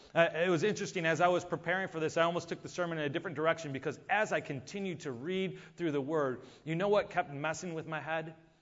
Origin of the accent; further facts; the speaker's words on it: Buffalo, New York, United States; Growing up in Buffalo, I know Niagara Falls a lot.